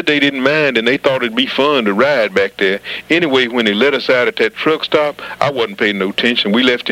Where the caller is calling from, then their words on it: Nacogdoches, Texas, United States; I'm calling from Nacogdoches, Texas.